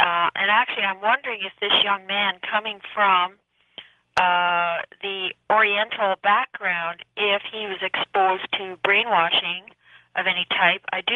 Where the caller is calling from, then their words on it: Toronto, Ontario, Canada; I'm from Toronto, Canada, but visiting Petaluma.